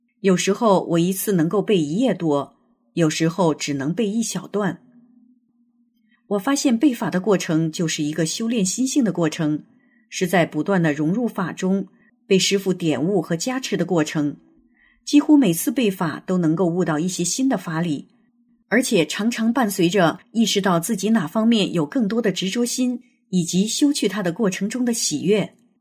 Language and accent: Chinese; China; 我在中国大陆长大